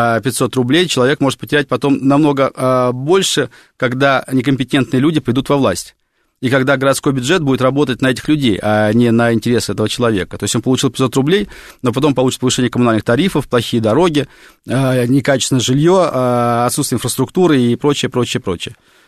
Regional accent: Russia; Они говорят, вы откуда? Я говорю, из России.

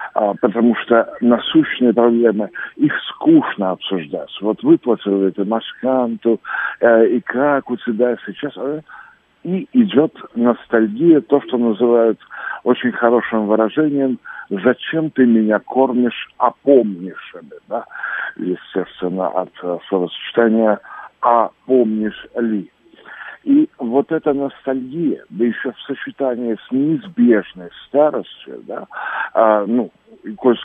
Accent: Moscow, Russia; Я москвич и практически всю жизнь прожил в Москве.

